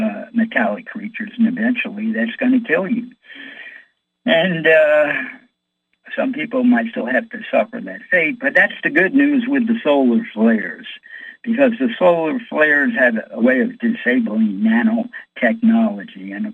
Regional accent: New York City, New York, United States; I'm from New York City, and New York City is a Democratic political town.

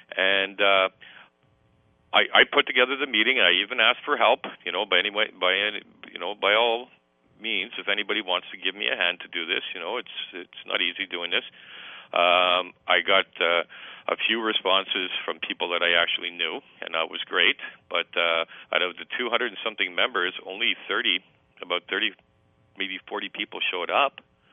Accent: Montreal, Quebec, Canada; I'm born and raised in Montreal and grew up in the concrete jungle

